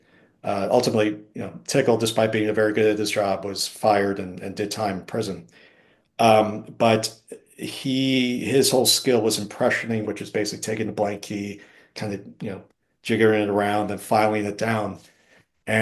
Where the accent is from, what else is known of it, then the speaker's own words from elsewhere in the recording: New York City, New York, United States; also born or lived in London; No, I was born in London, raised in New York City. Grew up going out to East Hampton.